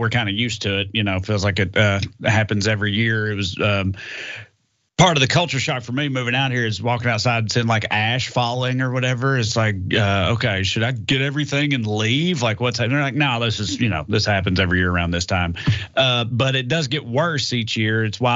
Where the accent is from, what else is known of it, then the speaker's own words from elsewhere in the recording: the South, United States; It's especially wild to me coming from like the right, because like I'm from the South.